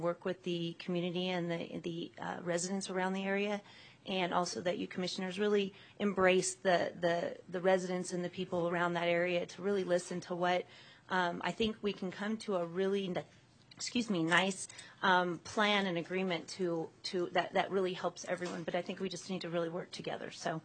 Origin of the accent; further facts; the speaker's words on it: Carson, California, United States; I actually was born and raised in Carson, so I've been here my whole life.